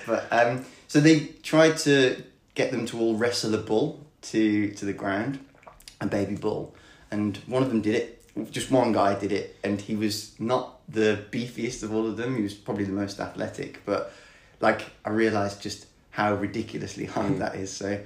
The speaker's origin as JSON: {"language": "English", "town": "Birmingham", "region": "West Midlands", "country": "United Kingdom", "also_born_or_lived": "Belgium", "accent": "Birmingham", "said": "And I suppose I say I'm from Birmingham. I've grown up, kind of, I've lived in Belgium."}